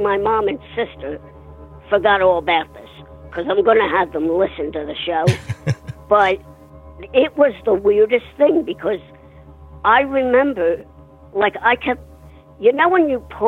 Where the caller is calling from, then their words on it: Warrington, North West England, United Kingdom; from Warrington.